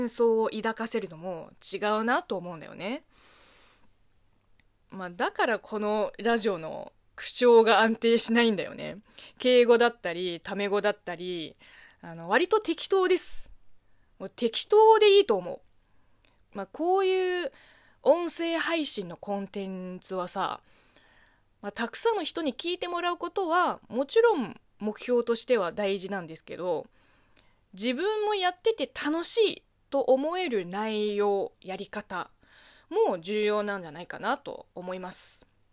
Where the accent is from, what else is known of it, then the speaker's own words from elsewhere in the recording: China; 中国生まれ中国育ちの